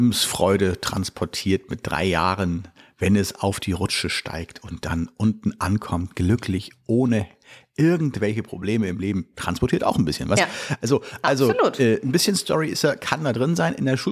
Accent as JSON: {"language": "German", "region": "Hamburg", "country": "Germany", "said": "Ich komme aus dem Norden Deutschland. Ich bin Hamburger, wenn du so möchtest. Dann habe ich noch eine Portion Kalifornien in mir."}